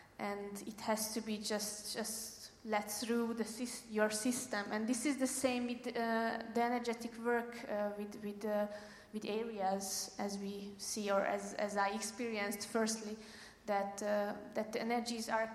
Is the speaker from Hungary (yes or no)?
yes; Hungary; English is a second language; Buc, I also come from here. That's my hometown, so at the edge of the Holon.